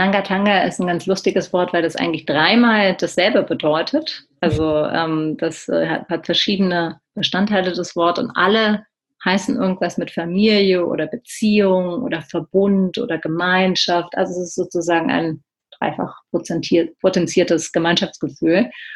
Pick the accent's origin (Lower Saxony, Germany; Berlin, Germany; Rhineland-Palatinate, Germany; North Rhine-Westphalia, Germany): Berlin, Germany; ich bin ja aus Berlin